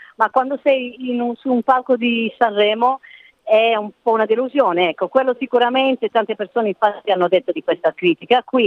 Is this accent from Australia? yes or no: yes; Australia; ascoltavo quando ero piccola lì in Australia con la mia famiglia